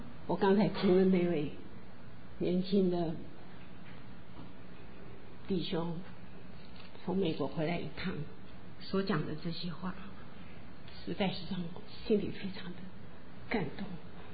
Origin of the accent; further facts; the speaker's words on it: China; 我说一个跟中国毫无相干的人都这么爱我们中国人，何况我们自己